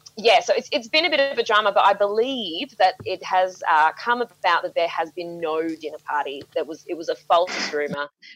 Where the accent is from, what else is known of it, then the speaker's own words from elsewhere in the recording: Tasmania, Australia; We're all from Tasmania. I don't want to say that Hobart's better than any other bit, but...